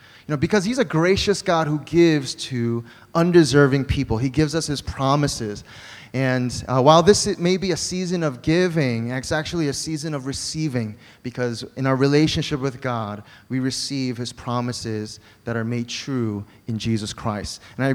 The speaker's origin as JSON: {"language": "English", "country": "United States", "tie": "born or raised there", "said": "I grew up in America with from Korean immigrants, and so I grew up as a Korean American"}